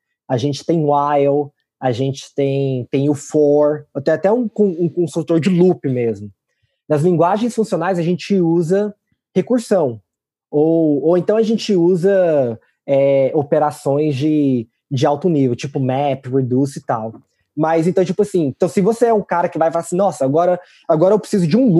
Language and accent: Portuguese; Goiás, Brazil; moved away; sou brasileiro, eu cresci em Goiás, esse conceito de divertir na neve, divertir no frio, ele não dá certo comigo, não.